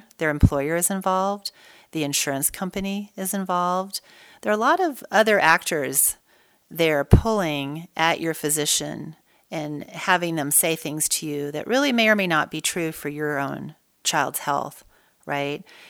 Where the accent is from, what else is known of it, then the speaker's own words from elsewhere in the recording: Idaho, United States; I grew up here in Idaho. So my dad was a professor at the University of Idaho, and I don't think there is a Forest Service road in Idaho that I haven't been on at some point with my family when I was growing up.